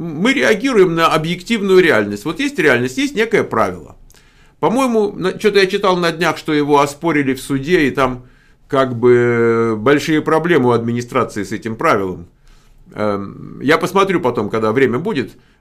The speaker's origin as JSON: {"language": "Russian", "country": "Russia", "tie": "born or raised there", "also_born_or_lived": "Germany", "said": "Родился в Германии, всю жизнь живу в России."}